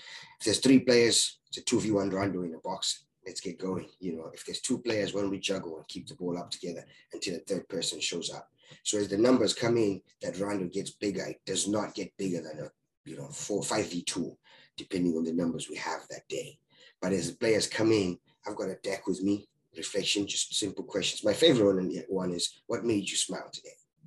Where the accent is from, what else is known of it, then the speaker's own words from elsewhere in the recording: Zimbabwe; now in United States; Right now, I'm in Florida in the US. I'm originally from Zimbabwe. I've been doing most of my coaching really in the US since 2008, 2009. Been in Florida since 2011